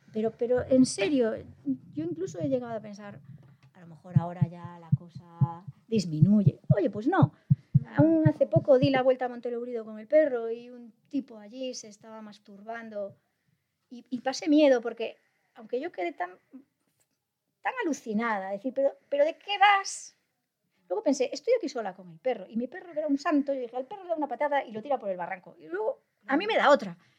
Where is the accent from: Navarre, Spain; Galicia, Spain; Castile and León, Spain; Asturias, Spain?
Galicia, Spain; Vigo; Era una experiencia sobre mi infancia en Vigo